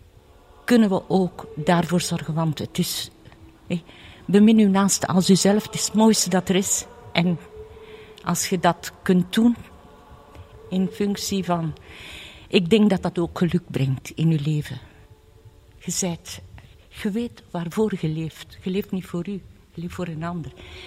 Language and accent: Dutch; Dendermonde, East Flanders, Belgium; Ja, ik ben afkomstig uit Dendermonde.